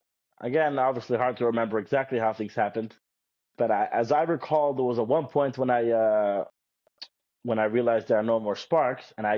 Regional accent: Los Angeles, California, United States; Yeah, I grew up in the Cheder in Los Angeles

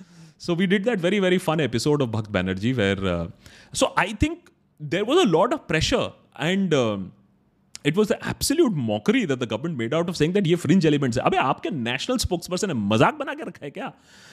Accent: Uttar Pradesh, India; भाई मैं यूपी से हूं यार गालियां नहीं आती हैं क्या मुझे

